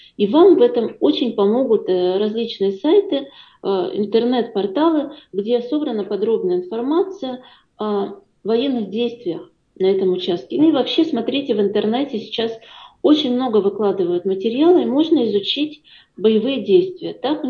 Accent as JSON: {"language": "Russian", "town": "Smolensk", "region": "Smolensk Oblast", "country": "Russia", "tie": "born or raised there", "said": "мы в детстве жили в Смоленске как раз на улице маршала Соколовского."}